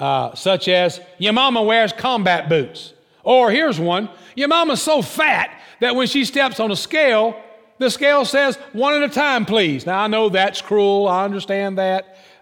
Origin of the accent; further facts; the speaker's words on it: Georgia, United States; Where I grew up in Southwest Georgia, there was a strong sense of and the presence of a matriarchal society where the mother is in charge.